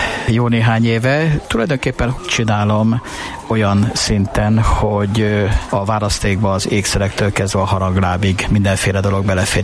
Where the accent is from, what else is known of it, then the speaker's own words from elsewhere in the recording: Miskolc, Borsod-Abaúj-Zemplén, Hungary; Miskolci vagyok, nagyon sokan megkérdezik, hogy nem Erdélyből jöttem-e. Nem Erdélyből jöttem